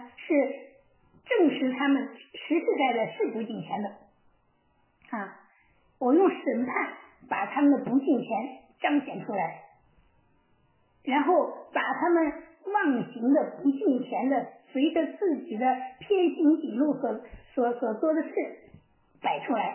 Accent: China; 就像我们中国人，你都熟悉三国演义，你都熟悉西游记啊，就这个意思。

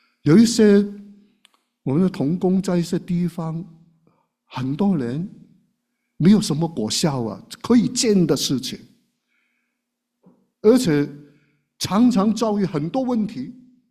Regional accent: Guangdong, China; Chinese is a second language; 我的是很普通的普通话，他们是 好像大家说的普通话都很好，我的是，我们广东人说慢车兵的

